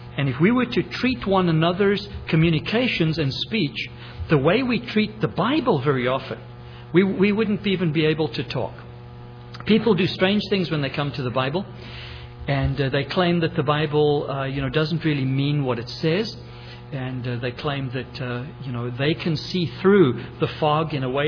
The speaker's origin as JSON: {"language": "English", "country": "South Africa", "moved": "yes", "lives_now": "United States", "said": "I came from South Africa and I went to the United States."}